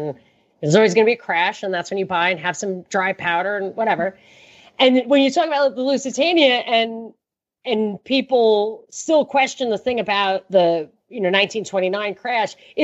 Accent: Brooklyn, New York, United States; born there; And then I realized that I was born in Brooklyn and I'm getting old

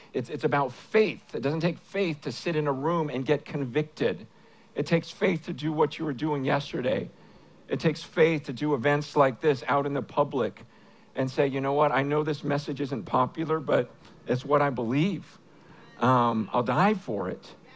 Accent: San Francisco, California, United States; I am from San Francisco.

